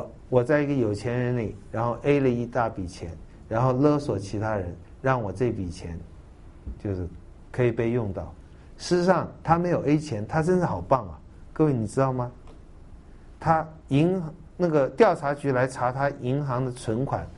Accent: China; 用我们中国人讲的实际就是我以后可以吃喝快乐

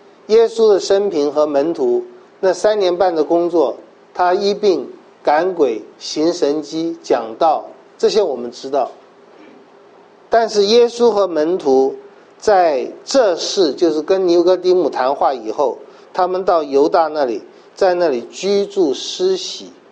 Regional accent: China; 我们中国人也在想过洁净或圣洁的生活。

